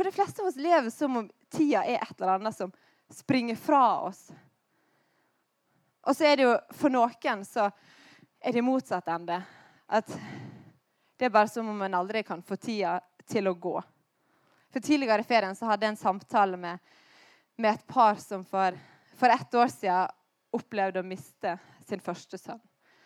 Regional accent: Stad, Vestland, Norway; For det her var en helt perfekt dag hjemme på Stad.

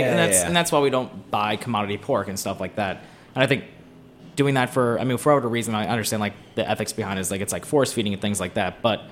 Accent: Phoenix, Maryland, United States; I grew up in Phoenix, Maryland, right below the yes. right south of the Pennsylvania.

